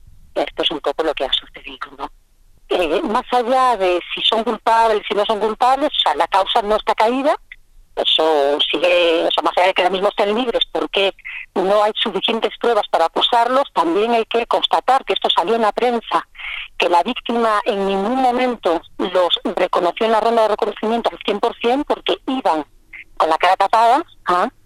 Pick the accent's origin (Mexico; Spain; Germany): Spain; Yo más o menos a su edad tuve una violación también en Latinoamérica, siendo española